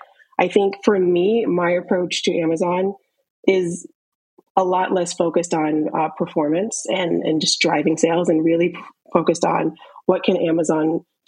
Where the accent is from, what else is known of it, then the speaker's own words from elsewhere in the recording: Florida, United States; We're from Florida, so we're pool girls.